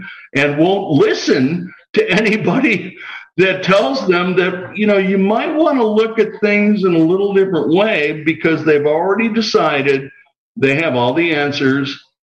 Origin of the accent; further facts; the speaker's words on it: Kenosha, Wisconsin, United States; There was a girl I grew up with in Kenosha, Wisconsin, who is an artist